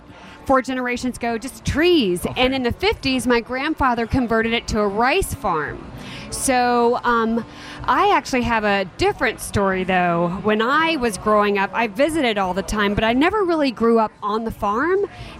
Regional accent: Atlanta, Georgia, United States; I'm from Atlanta, and I'm here to celebrate farmers and all the great things that farmers are doing for all of us.

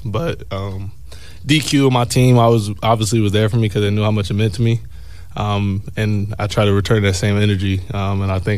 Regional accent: California, United States; I'm from the Inland Empire.

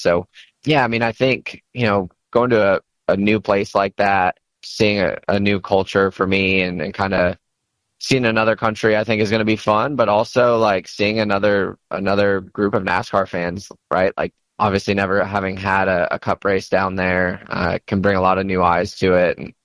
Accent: Tucson, Arizona, United States; I'm from Tucson, so my home race, we've struggled there for a couple of years

